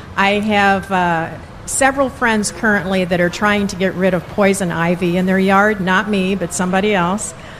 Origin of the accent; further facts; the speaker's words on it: Hoffman Estates, Illinois, United States; from Hoffman Estates.